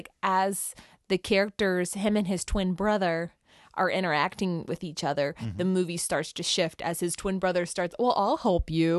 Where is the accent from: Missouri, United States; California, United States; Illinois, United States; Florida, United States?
Florida, United States; Miami; growing up in Miami and traveling to Naples on a regular basis.